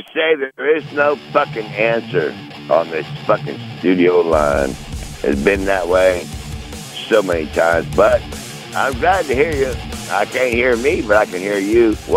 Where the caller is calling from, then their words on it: Michigan, United States; I am in very, very, very far northern Michigan, right up there about, I would say, I could throw a rock into Canada. Right. Above the UP. I'm above the UP.